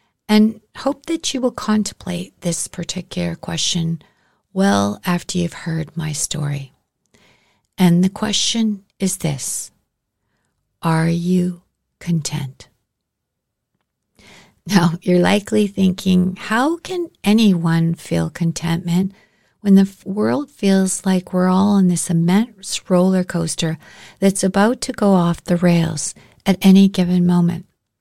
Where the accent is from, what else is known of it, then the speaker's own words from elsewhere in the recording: Alberta, Canada; I grew up in Alberta with my mom and 3 sisters, and my mother raised us to be a Catholic, but she allowed us to choose our own faith when we were old enough to do so.